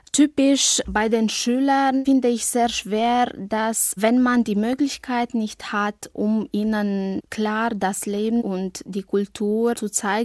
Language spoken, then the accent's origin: German; Banat, Romania; ich komme aus dem Westteil Rumäniens, aus dem Banat.